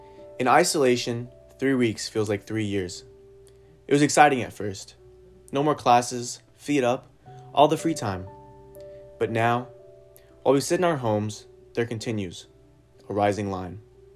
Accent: Bethel, Alaska, United States; I'm a senior at BRHS, and I'm from Bethel, Alaska.

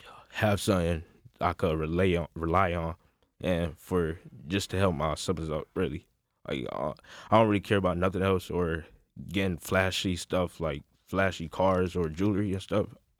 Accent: Rochester, New York, United States; And I grew up in Rochester, New York. I didn't have the best childhood growing up.

